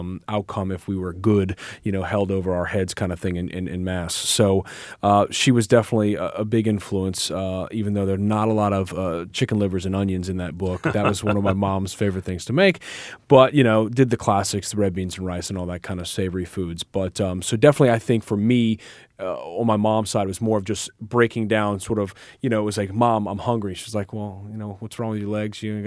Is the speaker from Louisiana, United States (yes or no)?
yes; New Orleans, Louisiana, United States; I grew up in New Orleans with a company called Hubig's Pies, which is still around today